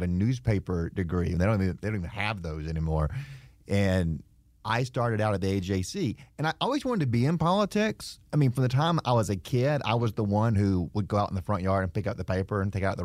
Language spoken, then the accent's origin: English; South Carolina, United States; now in Georgia, United States; I actually grew up in South Carolina, which is sort of an inside joke because I never talk about it because I'm so deeply ingrained in Georgia politics.